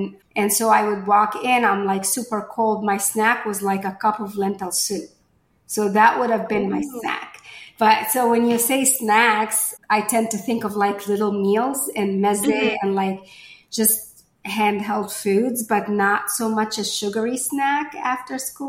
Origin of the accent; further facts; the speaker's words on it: Egypt; moved away; So I grew up on the Mediterranean and it's a cold winter.